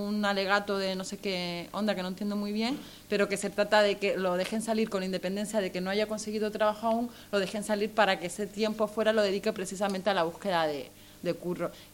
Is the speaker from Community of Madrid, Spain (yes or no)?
no; Canary Islands, Spain; específicas de la comunidad canaria, por el tema este de que somos africanas realmente